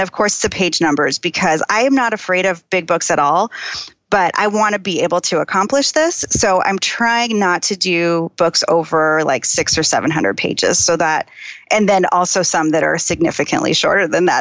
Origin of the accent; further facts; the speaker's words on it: Phoenix, Arizona, United States; When I was a kid, so I grew up in Phoenix, and I don't know if you have been to Phoenix in the summer, but it is terrible.